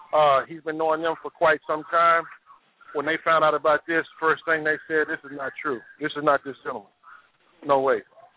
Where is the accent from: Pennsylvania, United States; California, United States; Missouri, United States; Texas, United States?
Texas, United States; Paris; Demetri Dixon and I are from Paris, Texas. I am from Paris, Texas.